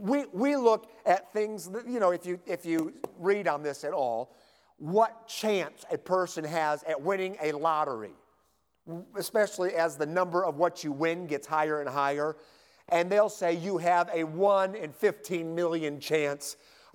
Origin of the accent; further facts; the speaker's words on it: Midwest, United States; So I grew up in the Midwest, and asparagus is something that no child should ever have to eat until they're like 16 or 17.